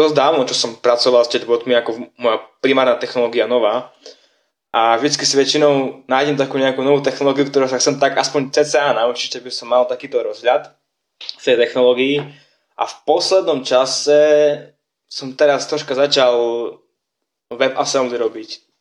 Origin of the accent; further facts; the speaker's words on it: Komárany, Prešov Region, Slovakia; now in Brno, Czechia; mám 20 rokov a pochádzam z dedinky na východe Slovenska, Komarany. Vyštudoval som strednú v Prešove a teraz aktuálne študujem vysokú v Brne na Masarykovej univerzite.